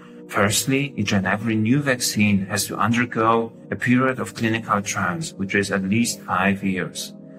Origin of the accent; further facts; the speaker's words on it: Poland; now in Germany; I come from Poland.